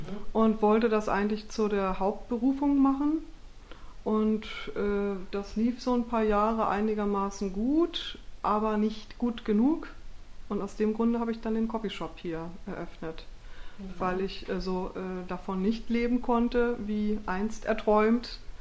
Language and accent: German; Berlin, Germany; Ich komme aus Charlottenburg-Nord und fand den Kiez damals so toll und aufregend und wollte unbedingt hier hin